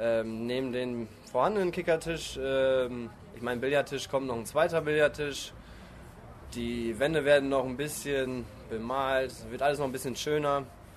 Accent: Steinfurt, North Rhine-Westphalia, Germany; Ja, ich komme auch aus Steinfurt, bin hier groß geworden.

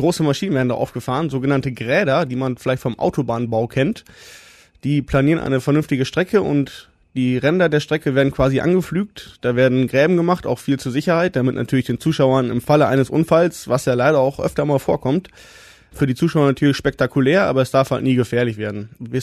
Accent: Velpe, Lower Saxony, Germany; Wir kommen aus Velpe

